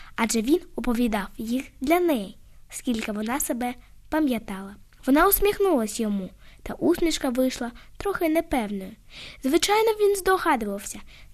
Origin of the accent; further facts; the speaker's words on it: Simferopol, Crimea, Ukraine; born there; now in Kyiv, Ukraine; Народилася у Криму, у Сімферополі.